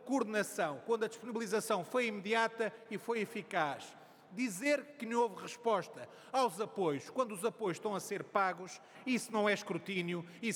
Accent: Leiria, Portugal; Nasci e cresci em Leiria, os meus pais vivem lá, é a minha casa de sempre.

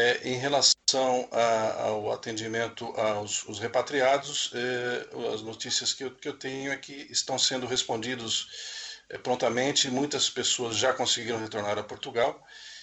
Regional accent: Brazil; Em relação à questão do Brasil, eu tenho acompanhado, até porque é um país de onde eu sou oriundo

